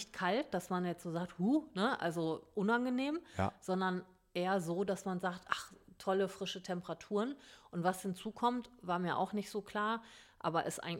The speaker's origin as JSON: {"language": "German", "country": "Germany", "said": "Wir natürlich als Deutsche"}